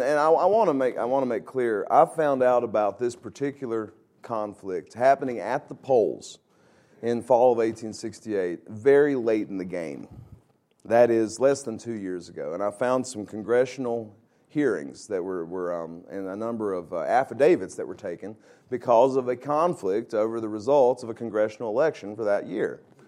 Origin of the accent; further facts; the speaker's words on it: Virginia, United States; I grew up in Virginia, I would have noticed.